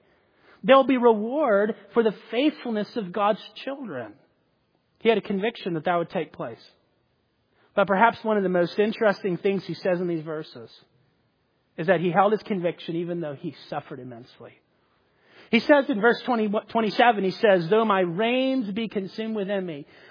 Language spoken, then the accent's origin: English; Florida, United States; born or raised there